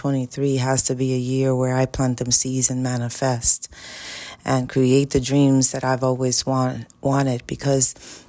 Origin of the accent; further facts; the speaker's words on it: New York City, New York, United States; I grew up in Washington Heights. It was a hot mess.